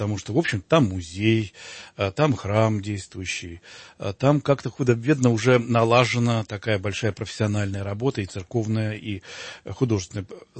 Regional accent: Moscow, Russia; Мы все-таки москвичи

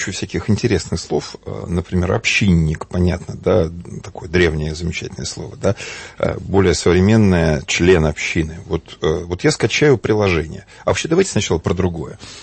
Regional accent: Belarus; Я вот, например, белорус.

